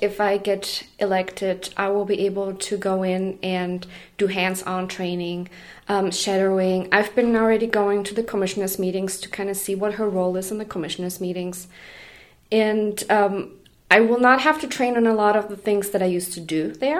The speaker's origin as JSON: {"language": "English", "country": "Germany", "moved": "as an adult", "lives_now": "United States", "said": "and I'm originally from Germany. I came to the United States in 2012."}